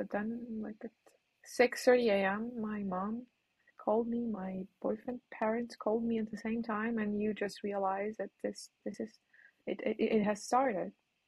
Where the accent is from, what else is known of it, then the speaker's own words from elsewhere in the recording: Kyiv, Ukraine; I grew up in Kiev, Ukraine. It's basically the capital of Ukraine. So I lived there all my life.